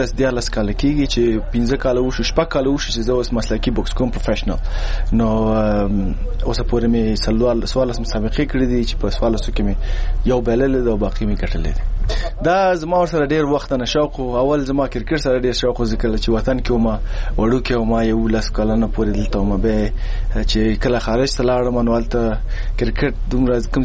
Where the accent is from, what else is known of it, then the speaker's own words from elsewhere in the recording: Afghanistan; now in United Kingdom; زه افغان یم، په انګلستان کې اوسېږم